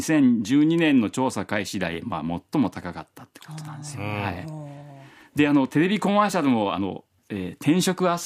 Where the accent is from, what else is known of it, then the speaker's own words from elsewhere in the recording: Kansai, Japan; で私関西育ちで